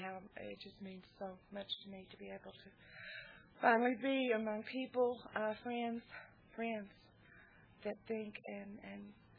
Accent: Texas, United States; I'm from Texas, and I made the most wonderful discovery today.

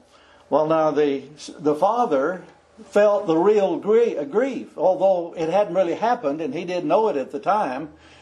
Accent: Texas, United States; And growing up in East Texas, I heard a lot about drinking and alcohol and gambling and adultery and things of that nature.

